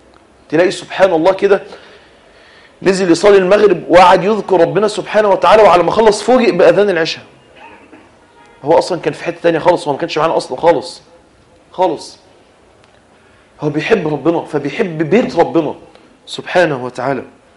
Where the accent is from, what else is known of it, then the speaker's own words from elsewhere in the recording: Egypt; رغم ان احنا عندنا في مصر هنا اصوات احسن منهم واتقن منهم؟